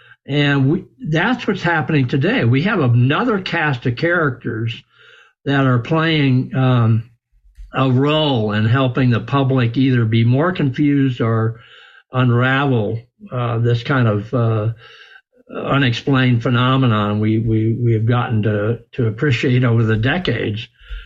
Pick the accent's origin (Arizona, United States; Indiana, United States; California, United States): California, United States; San Diego; I grew up in San Diego